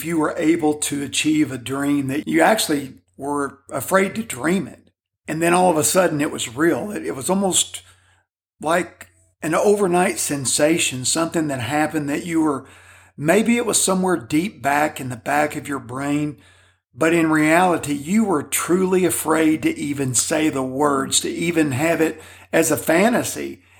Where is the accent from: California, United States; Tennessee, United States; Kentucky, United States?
Kentucky, United States; Kentucky, that state that I grew up in, the state that I cared about those Wildcats, the state that in my hometown, 90% of the people there were avid fans and wanted them to win in everything.